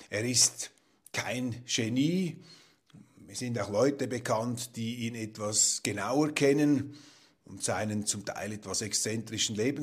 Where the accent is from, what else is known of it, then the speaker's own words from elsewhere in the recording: Switzerland; Ich als Schweizer, als Außenstehender